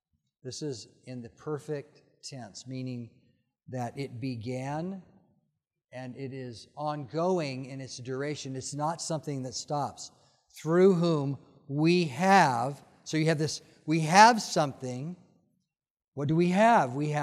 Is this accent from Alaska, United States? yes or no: yes; Alaska, United States; born there; also born or lived in Nashville, Tennessee / New Mexico / California; I was born in Alaska before it was a state. And then I lived with my father and mother in Nashville, Tennessee for a year, 2 years in New Mexico, 30 years in California